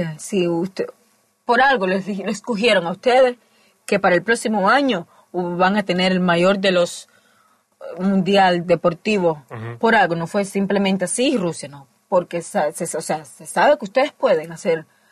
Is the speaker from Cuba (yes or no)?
yes; Cuba; no, señora, yo soy cubana. ¡Cubana! ¡Qué bien, Fidel Castro!